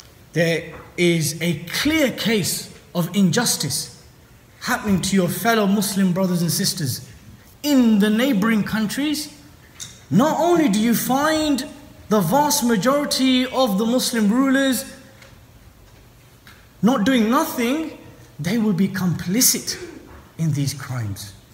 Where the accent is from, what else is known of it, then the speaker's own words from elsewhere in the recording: Bedford, East of England, United Kingdom; It happens in my hometown of Bedford.